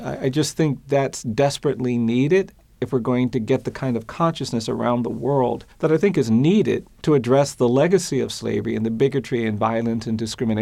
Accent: United States; I grew up on the Atlantic Ocean in this country, but it was only when I went to Africa and stood on the other side of the ocean

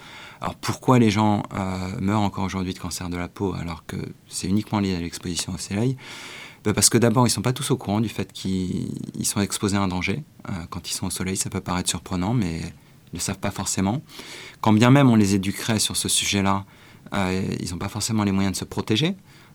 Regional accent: France; je suis né et j'ai grandi en France.

